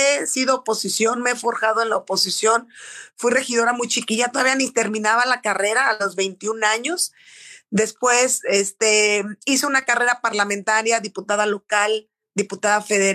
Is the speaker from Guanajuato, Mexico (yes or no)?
yes; Irapuato, Guanajuato, Mexico; soy irapuatense, soy hija de la mermelada, soy licenciada en administración pública